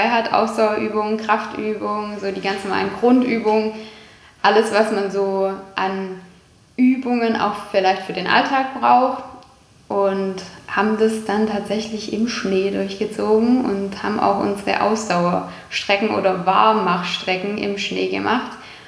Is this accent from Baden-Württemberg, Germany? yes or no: yes; Herrenberg, Baden-Württemberg, Germany; ich bin in Herrenberg geboren, also wie wahrscheinlich gefühlt jeder hier, der hier aufgewachsen ist, ist irgendwie auch in Herrenberg im Krankenhaus. So, die hat das Licht der Welt erblickt. Ich bin dann, wir haben 4 Jahre noch in Jetting gewohnt.